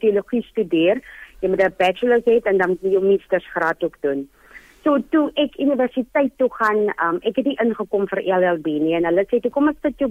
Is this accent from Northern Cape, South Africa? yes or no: yes; Springbok, Northern Cape, South Africa; Ek het in Springbok groot geword.